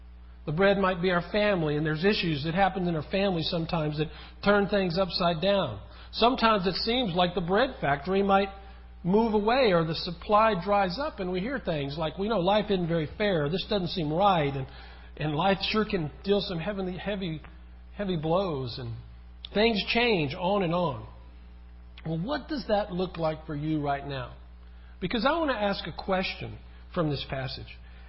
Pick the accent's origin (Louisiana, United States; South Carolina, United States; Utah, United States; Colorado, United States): Louisiana, United States; Well, back when I was a kid, in my hometown in central Louisiana, we had a bakery.